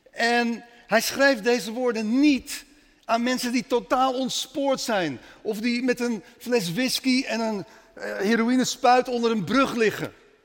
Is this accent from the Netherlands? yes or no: yes; Amsterdam, North Holland, Netherlands; also born or lived in Spain; now in The Hague, Netherlands; ik ben geboren, getogen Amsterdammer, later een lange tijd in Spanje gewoond en nu alweer sinds 2011 in Den Haag, waar we het heel erg naar ons zin hebben.